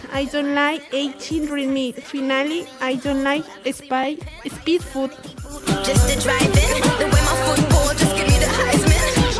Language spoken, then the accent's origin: English; Colombia; English is a second language; now in Madrid, Spain; I am 19 years old. I am from Colombia and currently live in Madrid.